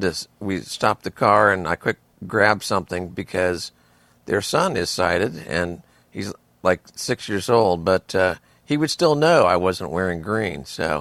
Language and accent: English; Florida, United States; Well, see, I'm from Florida, and we just call it New Jersey.